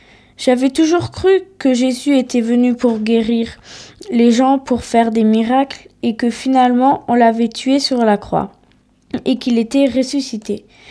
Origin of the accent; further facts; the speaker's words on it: Montpellier, Occitanie, France; born there; je suis née à Montpellier, en France.